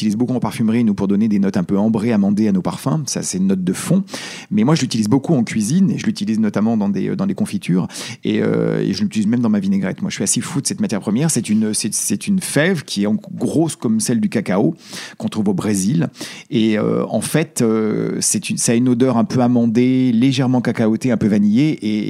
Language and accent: French; Auvergne-Rhône-Alpes, France; ce sont les odeurs de framboises sauvages que je ramassais en Savoie, puisque je suis savoyard, donc dans mon enfance